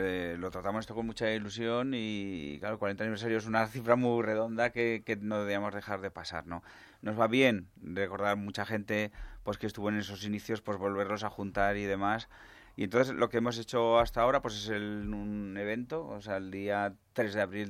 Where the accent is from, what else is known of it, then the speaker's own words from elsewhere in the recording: Huesca, Aragon, Spain; que los que somos de Huesca conocemos muy bien